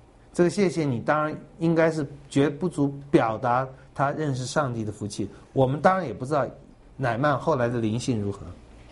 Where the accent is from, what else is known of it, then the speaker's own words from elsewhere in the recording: Taiwan; 我们台湾人一定拜乌鸦。